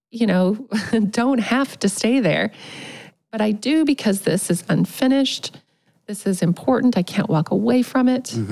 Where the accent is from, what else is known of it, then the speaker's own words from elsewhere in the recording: Oklahoma, United States; I don't hate OU any more than I hate my home state of Oklahoma. Oklahoma is a challenging place to be.